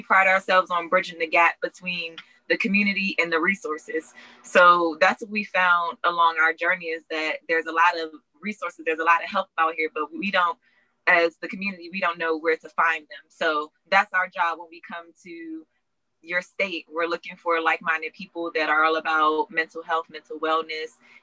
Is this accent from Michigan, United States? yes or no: no; Washington, District of Columbia, United States; I'm from Washington, D.C., and we kind of ended up here, unfortunately, to come and visit Sean's dad.